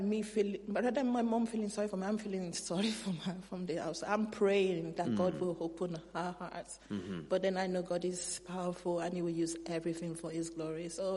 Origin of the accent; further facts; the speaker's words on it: Nigeria; moved away; growing up in Nigeria